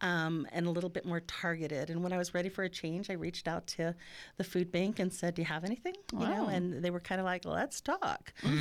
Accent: Oceanside, California, United States; born there; also born or lived in Yuma; I was born in Oceanside, so I do like to claim myself

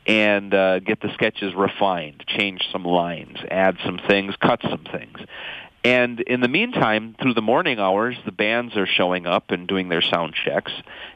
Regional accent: Minnesota, United States; I grew up on the Iron Range, and I grew up in a trailer house on a family-owned junkyard.

